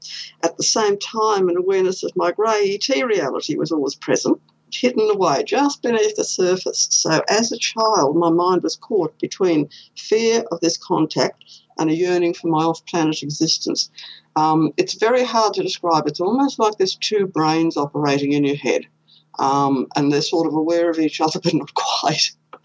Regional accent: Queensland, Australia; born there; Okay, well, I was born here in Queensland

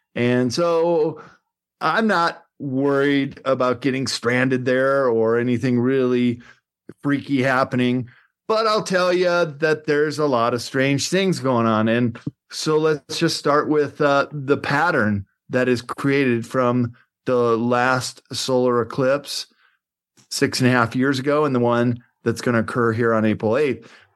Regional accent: Chicago, Illinois, United States; I remember as a kid, Mel, when I grew up in the Chicago area

